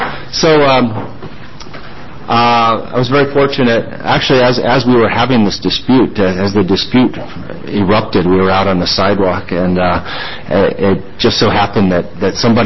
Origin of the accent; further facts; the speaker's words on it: McMinnville, Oregon, United States; I'm from McMinnville. I'm the owner and manager of the McMinnville Grand Ballroom and some other commercial real estate in town there.